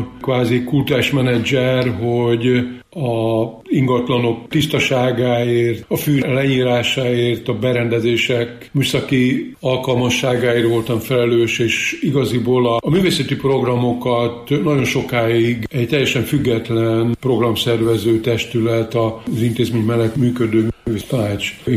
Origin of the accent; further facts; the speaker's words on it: Vasvár, Vas, Hungary; accent: Vas county dialect; now in Pécs, Hungary; Még megőriztem a Ízes-Vas megyei tájszólást, igen. Azért az egyetemi évek nem múltak el nyomtalanul, és aztán ide húzott vissza Pécsre